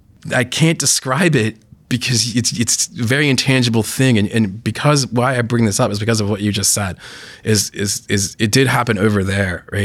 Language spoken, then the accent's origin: English; East Coast, United States; And then, you know, I grew up on the East Coast, so could see Revolutionary War sites and Civil War sites, Gettysburg, Antietam, Valley Forge, places like that.